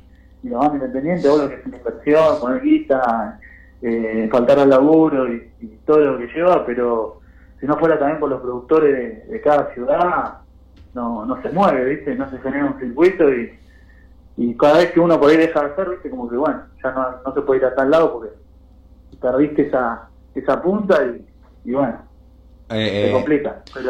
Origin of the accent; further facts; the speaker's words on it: Buenos Aires, Argentina; Bueno, nosotros somos de Boedo.